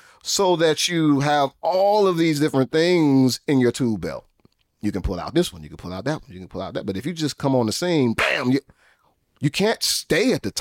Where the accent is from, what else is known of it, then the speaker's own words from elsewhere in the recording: Chicago, Illinois, United States; now in Los Angeles, United States; And so I know that I have influence here in L.A., but man, I'm from Chicago.